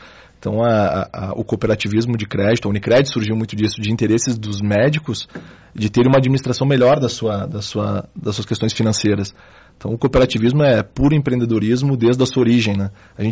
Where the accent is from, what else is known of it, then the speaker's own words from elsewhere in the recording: Porto Alegre, Rio Grande do Sul, Brazil; now in Caxias do Sul, Brazil; eu particularmente sou natural de Porto Alegre, estou morando em Caxias há pouco tempo